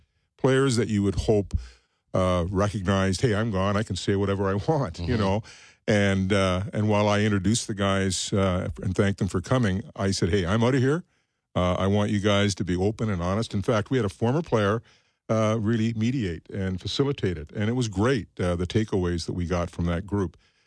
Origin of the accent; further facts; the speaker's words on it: Bathurst, New Brunswick, Canada; I know that I heard you mention Acadie Bathurst. That's my hometown.